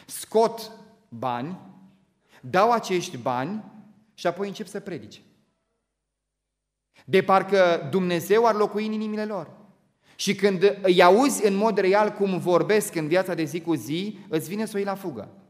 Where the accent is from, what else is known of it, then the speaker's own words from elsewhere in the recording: Moldavia, Romania; eu sunt din loc din Moldova